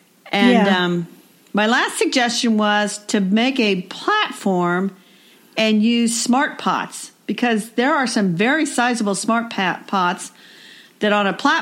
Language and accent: English; Indianapolis, Indiana, United States; from Indianapolis, Indiana.